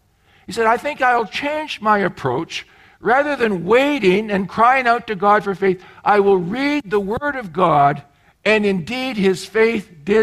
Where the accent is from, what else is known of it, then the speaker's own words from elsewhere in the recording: Alberta, Canada; I grew up in Alberta. We have experience about skating on the lake.